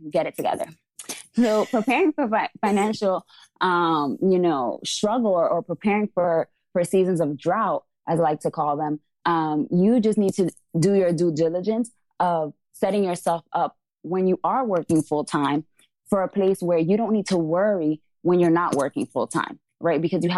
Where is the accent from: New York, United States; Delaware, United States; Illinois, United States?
New York, United States; Bronx; I grew up in the South Bronx where, you know, a lot of the people that I grew up with were drug dealers, right?